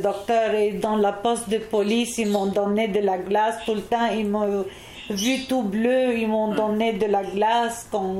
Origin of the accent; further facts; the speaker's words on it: Lebanon; peut-être je suis libanaise